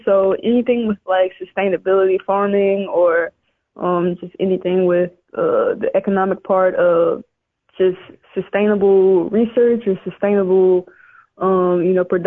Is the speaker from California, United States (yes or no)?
no; Alabama, United States; since I'm from the South and I'm from Alabama, it used to be the Atlanta Dream.